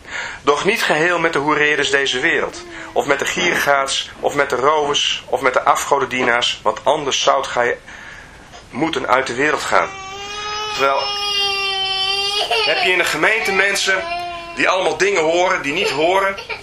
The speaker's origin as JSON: {"language": "Dutch", "country": "Netherlands", "said": "Wij zijn mensen, wij zijn Nederlanders."}